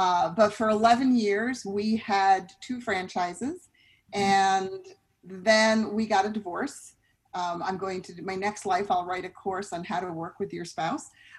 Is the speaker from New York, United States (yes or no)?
yes; New York, United States; moved away as an adult; now in California, United States; But I am a born and bred New Yorker, and it's funny, I still think of myself as a New Yorker, but I've lived here twice as long as I lived there.